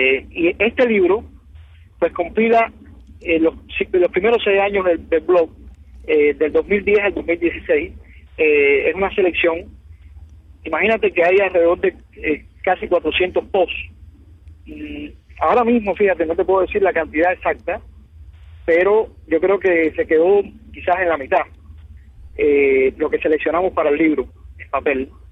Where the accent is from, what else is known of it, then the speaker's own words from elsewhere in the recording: Cuba; moved away; la falta de libertad que yo tenía en Cuba